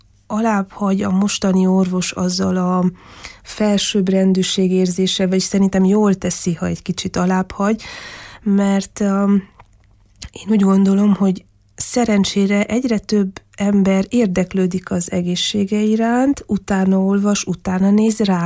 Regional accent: Miercurea Ciuc, Harghita, Romania; also born or lived in Târgu Mureș; Én egy vásárhelyi születésű leány vagyok, aki Csíkszeredában nőttem fel, és akkor kerültem vissza Vásárhelyre

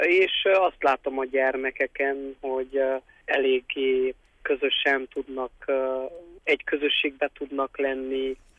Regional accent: Csíkszentgyörgy, Harghita, Romania; hiszen Csíkszentgyörgy községben nevelkedtem pólyáskorom óta

